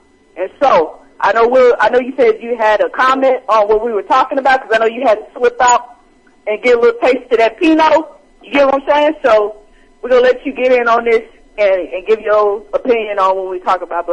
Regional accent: Oklahoma, United States; I'm from Oklahoma. We rep Oklahoma to the fullest.

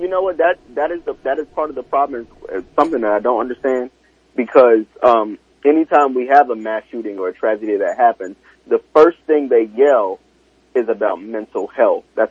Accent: South Carolina, United States; I know I'm from South Carolina, and I know my dad and my uncles, like, everybody owns guns

